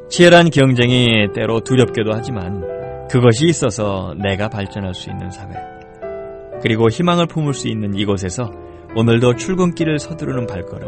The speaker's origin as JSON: {"language": "Korean", "country": "North Korea", "lives_now": "South Korea", "said": "제가 북한 사람을 대표한다는 생각으로 회사 일에 온몸을 바쳐 일했고요."}